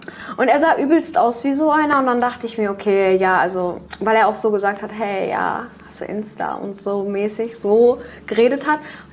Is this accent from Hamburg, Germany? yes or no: yes; Hamburg, Germany; also ich komme aus Hamburg